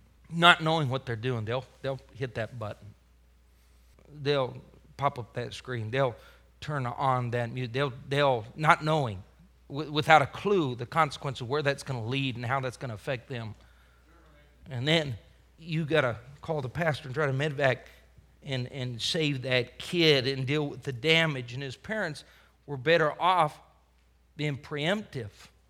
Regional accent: Colorado, United States; I was a young man. We were growing up in Colorado.

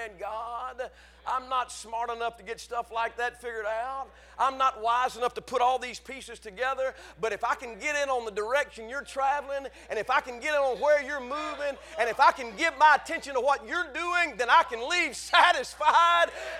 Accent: the South, United States; born there; I love the South. People make fun of the Bible Belt. I'm glad I was born in the Bible Belt.

